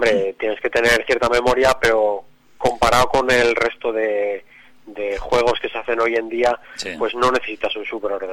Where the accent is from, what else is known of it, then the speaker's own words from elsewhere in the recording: Spain; somos todos españoles los que hacemos el juego y así tenemos contentas a nuestras madres